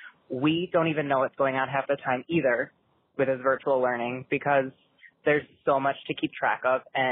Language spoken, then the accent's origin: English; Wisconsin, United States; I'm from Wisconsin. I'm a first grade bilingual teacher, and here's why I'm calling.